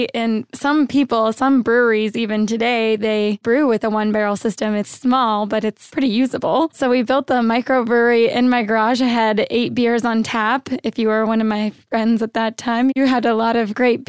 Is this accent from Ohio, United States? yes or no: no; Iowa, United States; Well, I'm from Iowa, the Midwest, yeah.